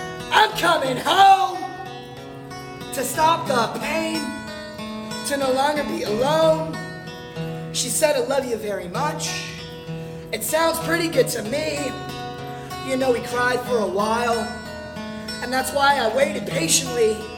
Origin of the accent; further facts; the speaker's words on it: Toronto, Ontario, Canada; also born or lived in Fort Lauderdale; now in Tallahassee, United States; I'm originally from Toronto, Ontario, Canada, which is a little place in a different country. And it's really fun. I like it there. And I consider that place my home. Then I moved to Fort Lauderdale, Florida.